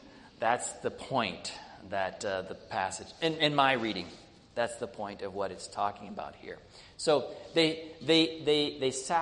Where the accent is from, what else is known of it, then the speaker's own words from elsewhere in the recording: United States; Maybe it's just my patriotism as an American.